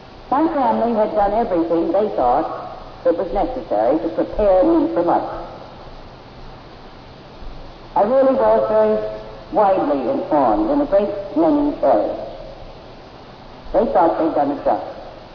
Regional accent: Chicago, Illinois, United States; I came from Chicago. That's where I was brought up. They were all down in West Madison Street.

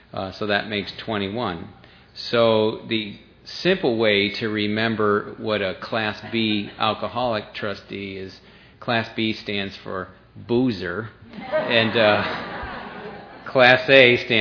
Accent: Westfield, Massachusetts, United States; I come from Western Massachusetts in a small community called Westfield

